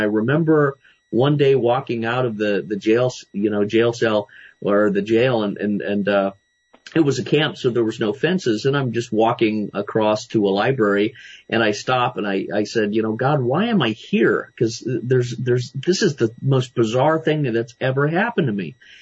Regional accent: Scotland, United Kingdom; it's because of my Scottish upbringing, my temperament, I was born in Scotland, I have this Scottish fight in me.

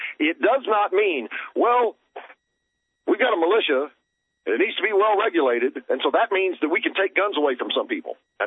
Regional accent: Houston, Texas, United States; I grew up just outside of the Houston city limits. It wasn't inside Houston, but it was 5 minutes away.

